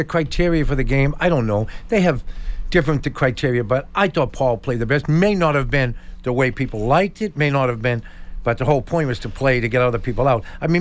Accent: Boston, Massachusetts, United States; now in Bridgewater, United States; Okay, no, I'm from Mission Hill. I live in Bridgewater now.

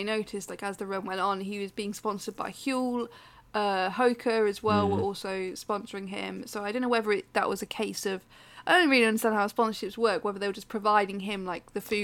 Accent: United Kingdom; So they don't know I'm British.

